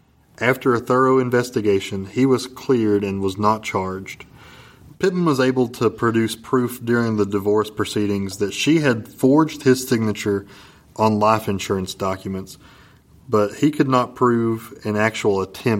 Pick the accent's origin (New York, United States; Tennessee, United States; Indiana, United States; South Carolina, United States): Tennessee, United States; Jellico; I'm from Jellico, man.